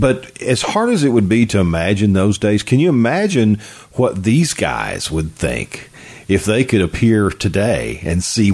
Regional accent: Kentucky, United States; But growing up in Jessamine County, you know, I can remember a day when the site where Edgewood Baptist Church is, it was a cornfield.

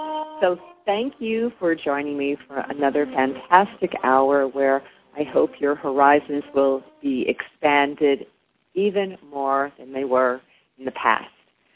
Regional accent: New Jersey, United States; now in Oklahoma, United States; I live in Oklahoma, but I grew up there in New Jersey. So even though I'm a Jersey girl, I consider myself kind of New Yorkish.

